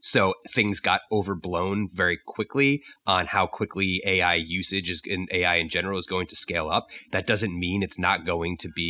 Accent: New York, United States; I'm a New Yorker.

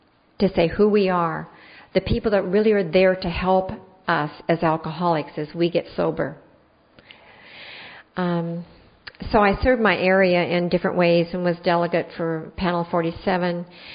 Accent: Washington, United States; Now, I come from Washington State, and I forgot to mention that.

